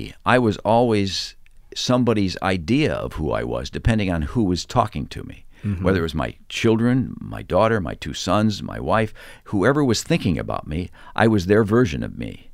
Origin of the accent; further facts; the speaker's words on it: DeKalb, Illinois, United States; I came from DeKalb, Illinois, which is a farm town 60 miles west of Chicago. A fabulous place to grow up, wonderful place. I'm an only child.